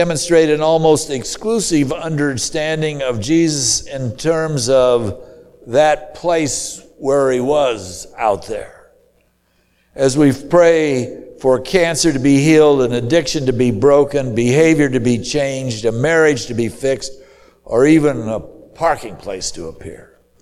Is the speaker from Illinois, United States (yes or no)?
yes; Springfield, Illinois, United States; For myself, I grew up in Springfield, Illinois.